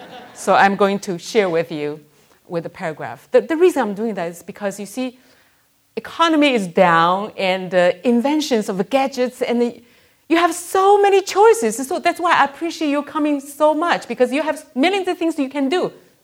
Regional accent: United States; And until I said, I'm from America.

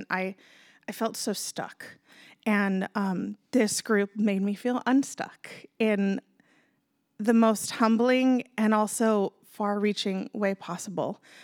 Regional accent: Hawaii, United States; And I'm from Hawaii, so basically every woman out here is already my auntie.

